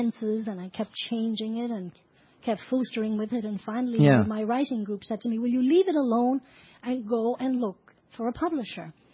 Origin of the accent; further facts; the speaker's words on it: Connacht, Ireland; And as soon as the people heard I was from Mayo, they said, well, now you have to start teaching Irish.